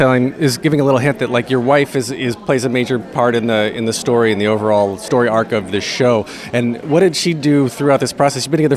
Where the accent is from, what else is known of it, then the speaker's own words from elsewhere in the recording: North Carolina, United States; North Carolina.